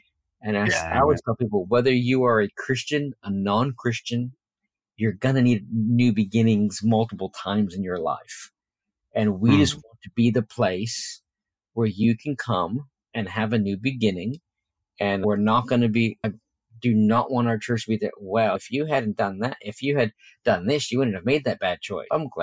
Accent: Boston, Massachusetts, United States; I moved from Boston, went to Bible college in Tennessee, and I used to go around going, why is everyone so nice?

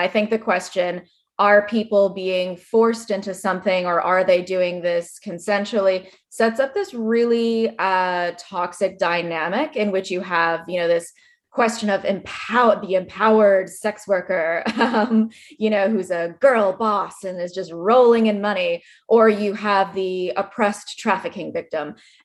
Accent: United States; now in New Zealand; So I'm a US citizen born and raised in the States, but I currently live in New Zealand

